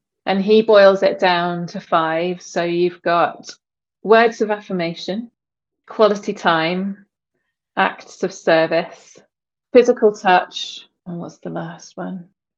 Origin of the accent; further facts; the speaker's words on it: South East England, United Kingdom; moved away as an adult; also born or lived in London; now in Northern Ireland; I was born and brought up in England, in the southeast of England, in London and Kent, and then I moved to Northern Ireland about 21 years ago.